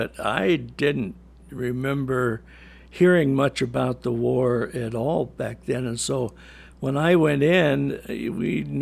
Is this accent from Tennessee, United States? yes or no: no; Washington, United States; I'm from Washington State. Currently, we live in the southeast corner in a town called College Place.